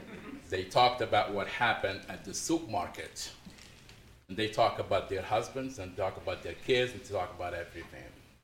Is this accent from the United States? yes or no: no; Casablanca-Settat, Morocco; Now, I'm a city boy. I grew up in Morocco in a city near Casablanca.